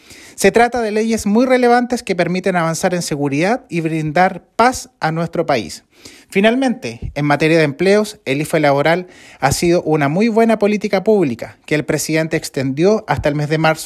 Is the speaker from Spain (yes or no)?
no; Chile; nos debe hacer sentir orgullosos como chilenos